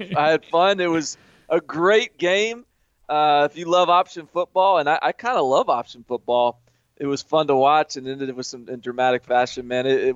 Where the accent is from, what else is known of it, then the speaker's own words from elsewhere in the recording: Nashville, Tennessee, United States; Those guys, you know, I'm from Nashville.